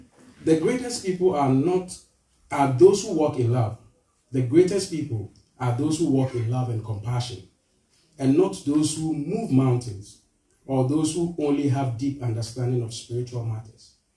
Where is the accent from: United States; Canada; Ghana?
Ghana; Because I was raised in Ghana in poverty, and I know what poverty does.